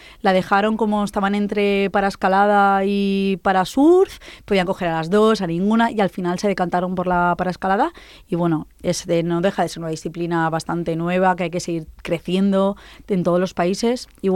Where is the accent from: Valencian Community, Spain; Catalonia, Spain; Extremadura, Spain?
Valencian Community, Spain; Valencia; Pero es verdad que yo siempre me he criado en la playa, soy de Valencia, desde bebé.